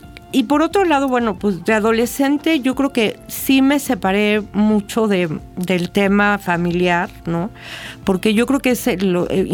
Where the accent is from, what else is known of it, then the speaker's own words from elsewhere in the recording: Coyoacán, Mexico City, Mexico; Y bueno, pues crecí en Coyoacán.